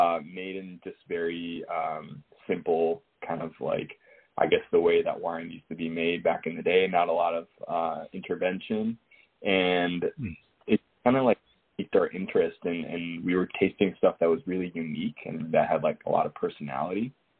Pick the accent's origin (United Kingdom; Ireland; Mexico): Mexico; Mexico City; I grew up in Mexico, in Mexico City. That's where my family's from and where they currently are.